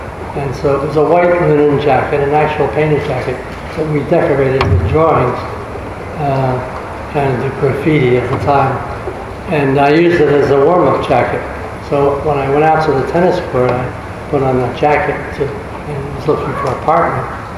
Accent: Trenton, New Jersey, United States; No, I grew up in Trenton, New Jersey.

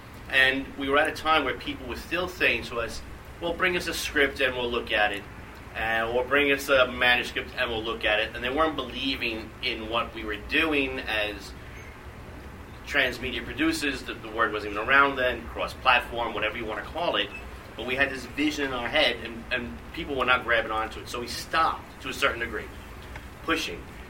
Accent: Queens, New York, United States; You know, we grew up as guys in Flushing, Queens, and now James Cameron is yelling at me.

